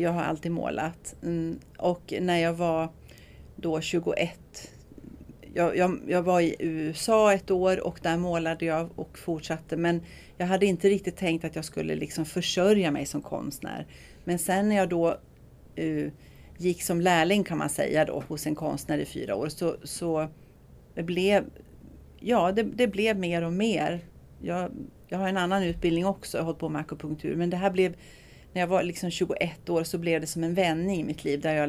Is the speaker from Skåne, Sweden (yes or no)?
no; Sandviken, Gävleborg County, Sweden; now in Visby, Sweden; Och sen när jag började skolan så flyttade vi till Sandviken utanför Gävle. Så där växte jag upp. Och jag bor sedan 12 år på Gotland då i Visby.